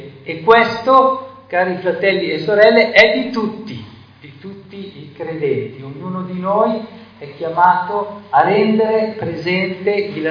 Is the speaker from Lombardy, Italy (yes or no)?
yes; Lombardy, Italy; io dico festa perché essendo lombardo